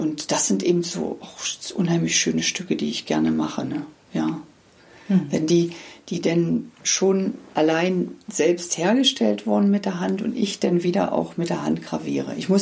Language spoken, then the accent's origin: German; Magdeburg, Saxony-Anhalt, Germany; born there; Ich komme ja aus Magdeburg gebürtig.